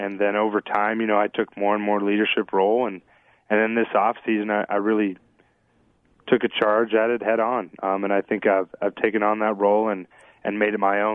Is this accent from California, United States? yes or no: yes; Fresno, California, United States; growing up in Fresno, California, living in Clovis, you know, just my dad.